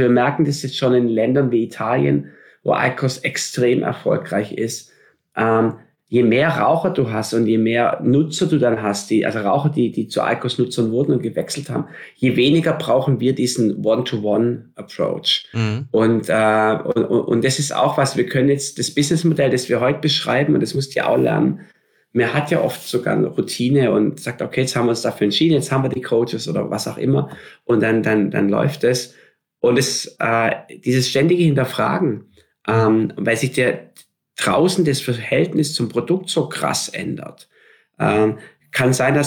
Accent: Stuttgart, Baden-Württemberg, Germany; Ich bin gebürtiger Stuttgarter im Schwabenland auf dem Land.

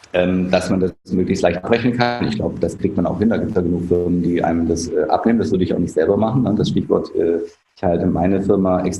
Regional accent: Germany; Und als Deutscher sage ich, also am liebsten wäre es mir, wenn es total günstig wäre von einer Blue-Chip-Bank

